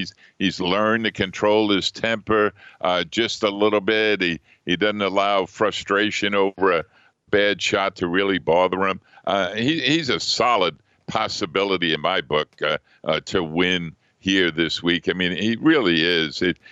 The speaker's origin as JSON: {"language": "English", "region": "New York", "country": "United States", "tie": "born or raised there", "said": "at Shinnecock on Long Island, right near my hometown"}